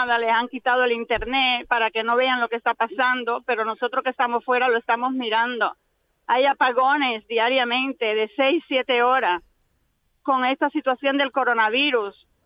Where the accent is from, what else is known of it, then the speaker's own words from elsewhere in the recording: Cuba; born there; los cubanos que están allí, a la familia, a los compatriotas, a los amigos, a mi pueblo que me vio nacer, hombre, a mis raíces